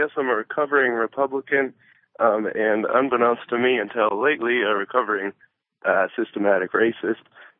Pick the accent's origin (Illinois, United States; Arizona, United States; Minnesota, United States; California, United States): California, United States; Los Angeles; Hi, I'm from Los Angeles.